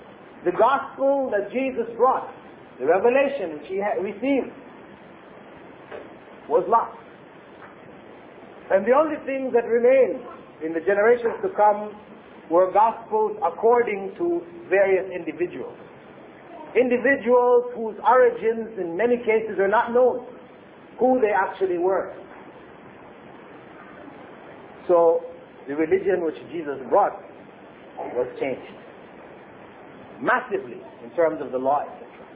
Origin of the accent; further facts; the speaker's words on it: Toronto, Ontario, Canada; I grew up in Toronto